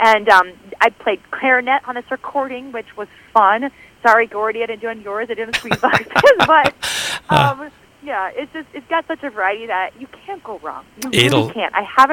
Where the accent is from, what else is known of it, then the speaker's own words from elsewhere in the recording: Spring Grove, Minnesota, United States; My hometown of Spring Grove, Minnesota, which I still call my hometown. I haven't been there for 10 years, but that town raised me.